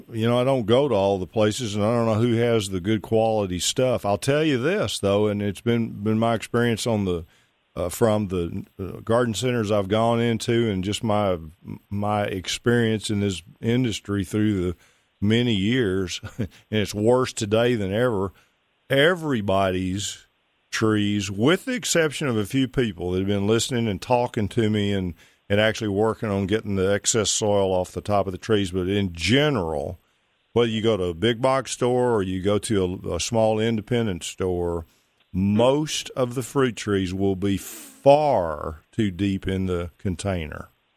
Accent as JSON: {"language": "English", "town": "Pittsburg", "region": "Texas", "country": "United States", "said": "it's in Mount Pleasant, Texas, over in my old stomping grounds. I'm from Pittsburgh, about 10 miles away."}